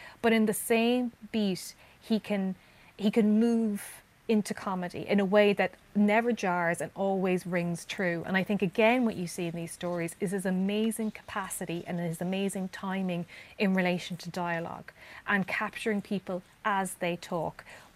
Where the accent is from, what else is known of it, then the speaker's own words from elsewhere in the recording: Ireland; when I was growing up in Ireland in the 90s, Brian Friel was everywhere.